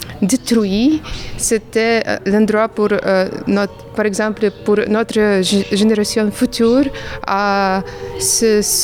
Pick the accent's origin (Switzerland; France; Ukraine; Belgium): Ukraine; now in Canada; quand je rencontre l'autre gens, je dis « Oh oui, je suis ukrainienne »